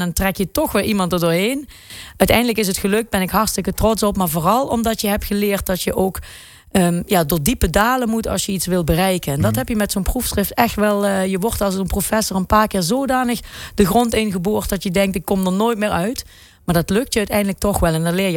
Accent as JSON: {"language": "Dutch", "town": "Kerkrade", "region": "Limburg", "country": "Netherlands", "tie": "born there", "said": "Ik ben geboren in Kerkrade in 1972. Dus een snelle rekenaar weet dat ik niet 46 ben, maar 47."}